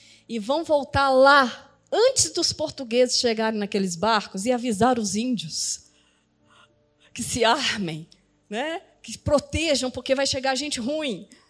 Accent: Ouro Preto, Minas Gerais, Brazil; E eu sou da cidade de Ouro Preto, então isso é muito vivo para mim.

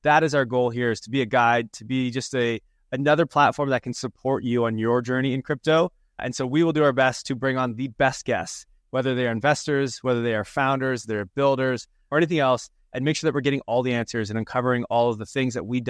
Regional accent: London, Ontario, Canada; also born or lived in Toronto; now in Florianopolis, Brazil; Currently, I'm from Toronto, well, from London, Ontario, Canada, but lived in Toronto, but I'm currently in Brazil, Florianopolis, so that I can surf.

